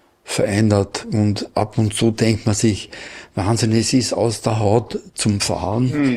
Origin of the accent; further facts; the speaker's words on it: Upper Austria, Austria; Ich komme aus dem Salzkammergut